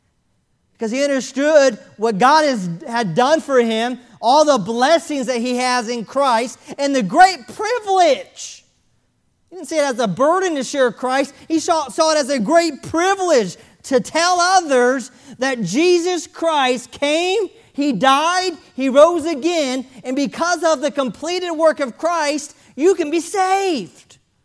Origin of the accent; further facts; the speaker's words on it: Florida, United States; Growing up in South Florida, I lived there from 1980 to 1990.